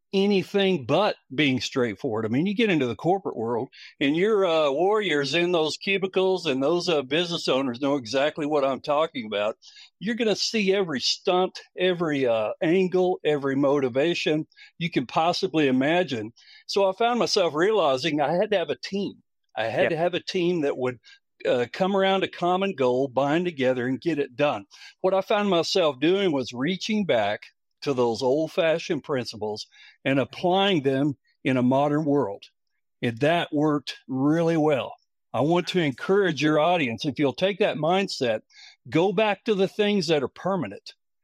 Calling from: Abilene, Texas, United States; Abilene, Texas, right in the heart of Texas, west of Dallas, about 3 hours.

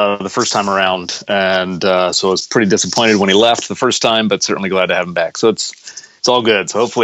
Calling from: Ohio, United States; I'm out of the Cleveland, Ohio area, closer to Akron, I suppose, but Northeast Ohio, we could say.

